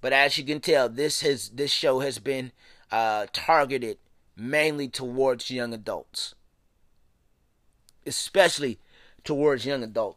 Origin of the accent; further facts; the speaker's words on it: Columbus, Ohio, United States; Columbus, Ohio. Come on, Columbus. Y'all know this is my hometown.